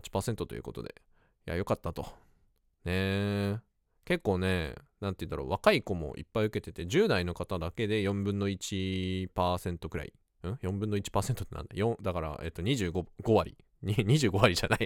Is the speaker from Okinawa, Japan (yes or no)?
no; Hokkaido, Japan; 僕は結構北海道人なので、北海道のことはある程度わかるんですよ。まあ北海道人だから当たり前なんですけどね。